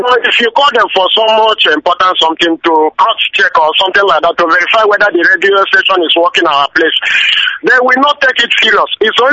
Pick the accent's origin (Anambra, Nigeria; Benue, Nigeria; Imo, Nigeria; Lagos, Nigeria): Imo, Nigeria; now in Italy; I come from Abuja. Abuja is in local government area of Imo State in Biafra land.